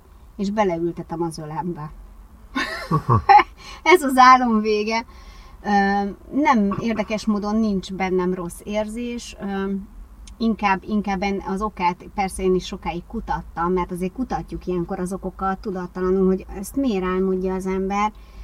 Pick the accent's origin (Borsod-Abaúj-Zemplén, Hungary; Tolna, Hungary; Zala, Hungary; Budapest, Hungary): Budapest, Hungary; Én Angyalföldön nőttem föl egy régi bérházban, igazi gangfolyosós, pincés, szenes pincés bérházban, és ugye nagyszüleinkkel laktunk